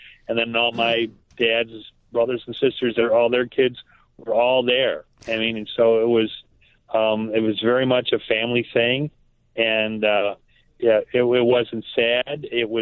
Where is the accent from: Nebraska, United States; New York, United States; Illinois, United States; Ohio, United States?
Illinois, United States; Westchester; Well, I'm 64, and this is my guy. I grew up in Westchester.